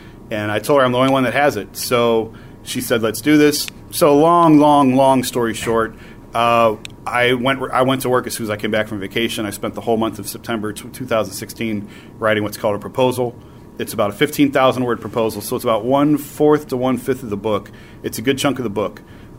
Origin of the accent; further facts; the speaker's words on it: Ohio, United States; when I'm from Northeast Ohio, and when you are from Northeast Ohio